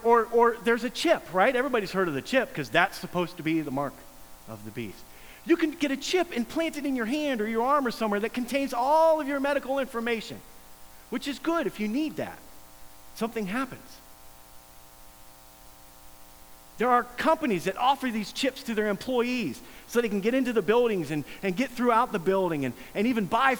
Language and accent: English; Pickerington, Ohio, United States; I grew up out in Pickerington, and when I grew up out there, there was nothing.